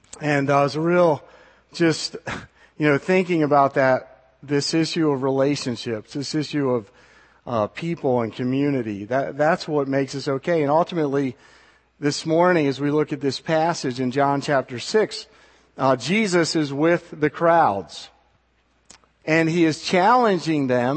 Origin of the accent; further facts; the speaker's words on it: Maryland, United States; I'm from Maryland, and we don't have the kind of storms they have in Oklahoma